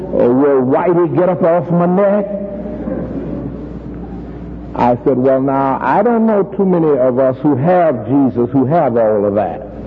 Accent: Texas, United States; born there; Because I was born in Texas. I didn't say the South, I said Texas. I was born amidst hatred and discrimination.

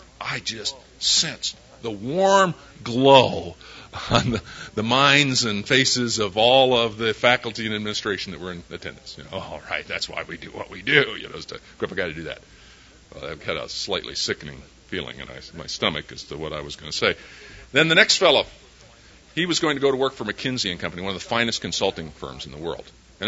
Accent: Rockford, Illinois, United States; that summer I went home to Rockford, Illinois, my hometown

